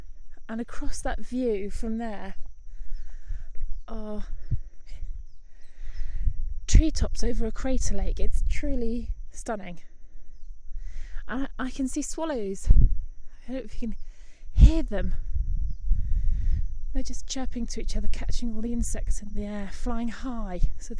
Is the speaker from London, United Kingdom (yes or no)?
no; Northampton, East Midlands, United Kingdom; I left Northampton, my hometown, yesterday at 2 o'clock.